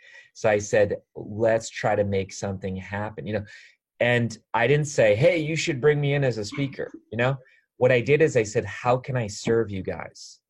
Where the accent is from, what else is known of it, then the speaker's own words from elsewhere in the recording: Wisconsin, United States; But see, because I'm not from Ohio, I'm from Wisconsin, which is a few states over.